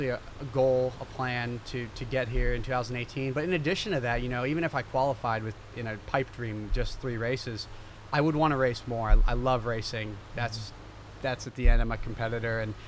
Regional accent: Miami, Florida, United States; I grew up in Miami, Florida, and I've always loved the heat, humidity.

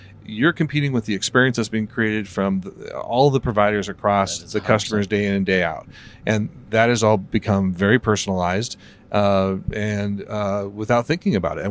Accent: Seattle, Washington, United States; It made me think a little bit about, I'm from Seattle.

